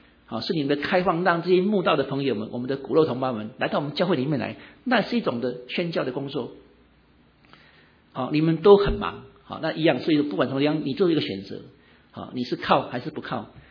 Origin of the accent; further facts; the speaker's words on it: Taiwan; now in United States; 我小的时候在台湾，那时候五零代的话，就将来长大以后到美国去